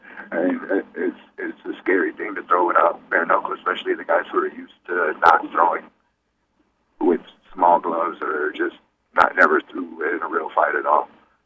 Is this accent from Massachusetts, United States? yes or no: no; Gary, Indiana, United States; Like I said, I'm from Gary, Indiana. We box in the neighborhood all the time without gloves.